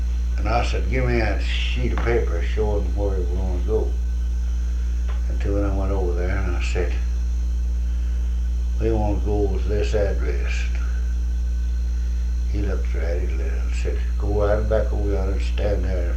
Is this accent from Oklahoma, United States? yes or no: yes; Oklahoma, United States; Said, we're from Oklahoma. Said, where are you going? We're going back to Oklahoma.